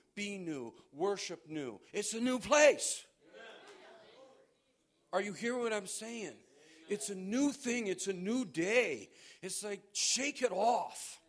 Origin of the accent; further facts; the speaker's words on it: Buffalo, New York, United States; Manna was kind of like bread, and birds have wings, and so I'm from Buffalo.